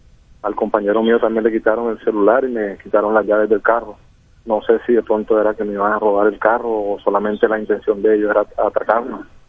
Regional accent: Barranquilla, Atlántico, Colombia; Nacionales representando a Bogotá, pero soy barranquillero.

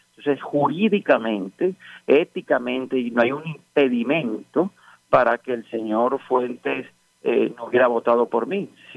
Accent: Valledupar, Cesar, Colombia; born there; es un abogado nacido en la ciudad de Valledupar.

